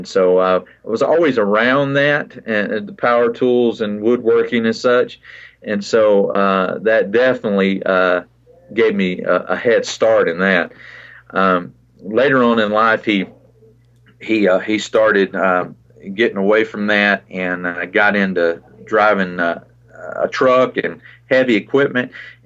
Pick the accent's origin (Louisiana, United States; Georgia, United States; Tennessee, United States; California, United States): Georgia, United States; Bonair; also born or lived in Warner Robins, United States; I was born in Warner Robins, Georgia. Which many people know that place now. It's in central Georgia. It's got Robins Air Force Base down there. I was born there and lived right down the road in Bonair, Georgia